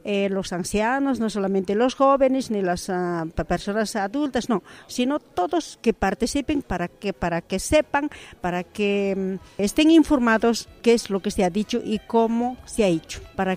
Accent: Bolivia; soy boliviana

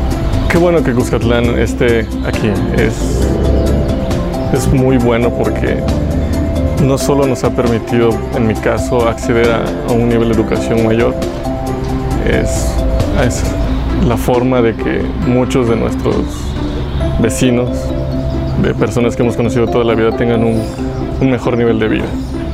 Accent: San José del Progreso, Oaxaca, Mexico; soy habitante de San José del Progreso, soy originario de acá y estudio la carrera de geología.

